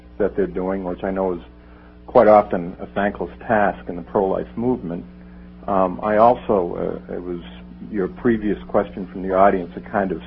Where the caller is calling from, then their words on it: Charlotte, North Carolina, United States; Charlotte, North Carolina.